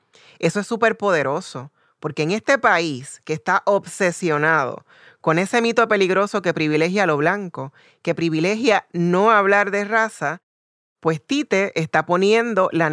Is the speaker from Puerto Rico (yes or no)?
yes; Puerto Rico; Me han preguntado que si en verdad soy puertorriqueña, parecería que soy muy negra para ser de mi país.